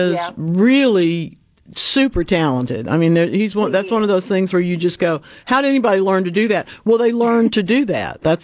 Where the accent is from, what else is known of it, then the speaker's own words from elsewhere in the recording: Louisiana, United States; I come from North Louisiana as a baby, born in July, and my mother would always bake the birthday cake.